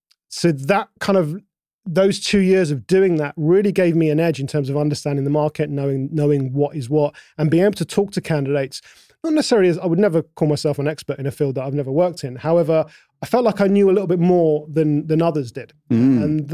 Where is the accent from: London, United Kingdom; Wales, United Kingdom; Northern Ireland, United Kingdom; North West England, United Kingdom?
London, United Kingdom; I grew up in London. I was born in London. But London was London, UK, just a very cold and grey place most of the time.